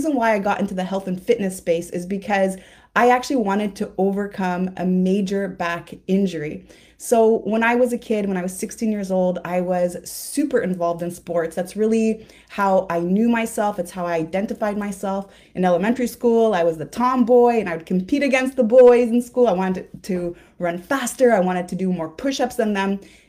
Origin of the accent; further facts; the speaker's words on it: Montreal, Quebec, Canada; I am from Montreal, Canada.